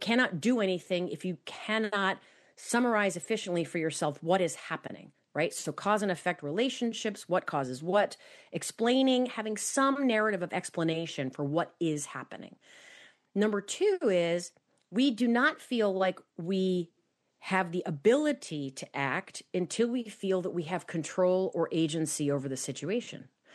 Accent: New Hampshire, United States; now in New Jersey, United States; I always will say, so I grew up in New Hampshire, and that being a Granite Stater, being a New Hampshireite is a very big part of who I am. But I've lived in New Jersey for 20 years.

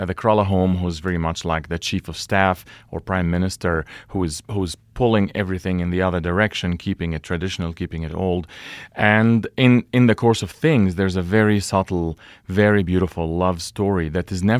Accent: Colorado, United States; It's wonderful for me to be back in my home state in Colorado to work with all these wonderful people.

